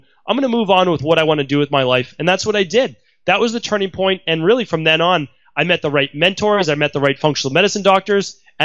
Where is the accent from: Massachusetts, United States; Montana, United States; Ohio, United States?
Massachusetts, United States; Medford; I mean, the truth is I grew up in Medford, Massachusetts.